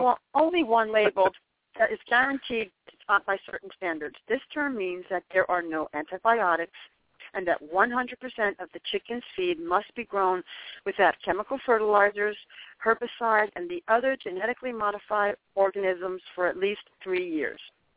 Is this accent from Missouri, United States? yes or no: no; New Jersey, United States; Where I grew up in New Jersey, where I've been, I have everything.